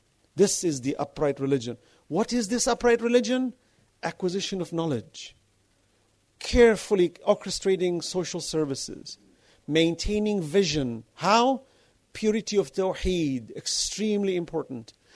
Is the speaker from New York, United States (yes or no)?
yes; New York, United States; You protected me. I grew up in New York. I could have been lost.